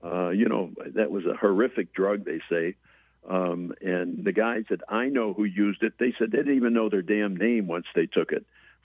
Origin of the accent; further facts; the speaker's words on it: Chicago, Illinois, United States; When I was growing up in Chicago, it seems strange, but Mickey Mantle was the iconic legend in baseball while he was a player.